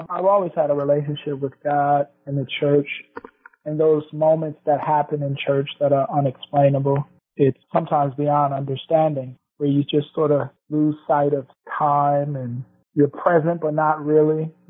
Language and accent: English; Buffalo, New York, United States; born there; I was born in Buffalo, New York, yep, 1983.